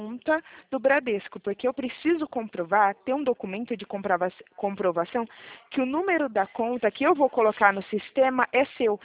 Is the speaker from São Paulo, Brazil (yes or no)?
yes; São Paulo, Brazil